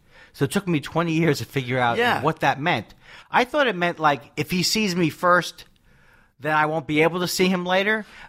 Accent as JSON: {"language": "English", "town": "Queens", "region": "New York", "country": "United States", "said": "because I'm from Queens, New York. He's from Queens, but he started in New York. I started out in L.A."}